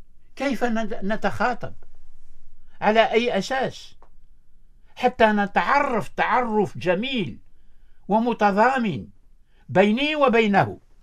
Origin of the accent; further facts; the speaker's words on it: Algeria; كما عشتها أنا نفسيا كجزائري نشأ بالجزائر وينتمي إلى اللغة العربية والثقافة العربية